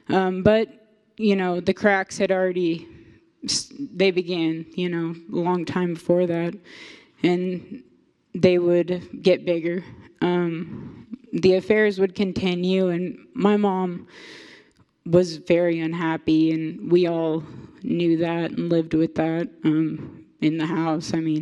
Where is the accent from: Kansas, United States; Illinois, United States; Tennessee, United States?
Kansas, United States; Wichita; for those of you that don't know already. I was born and raised in Wichita, born in 1992, so I'm 33 now.